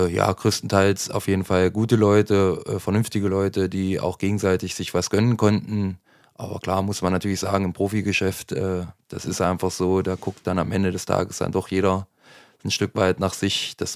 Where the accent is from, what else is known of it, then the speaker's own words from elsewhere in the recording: Niederorschel, Thuringia, Germany; also born or lived in Leinefelde; Ja, grundsätzlich bin ich ja in Leinfelde geboren, in Niederorsche aufgewachsen.